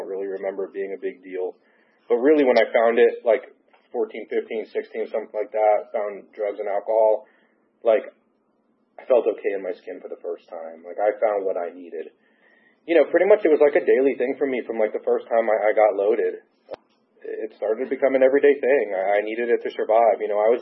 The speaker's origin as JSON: {"language": "English", "region": "New Jersey", "country": "United States", "tie": "born or raised there", "said": "So I grew up in New Jersey. I am the youngest of four loving parents, still married today."}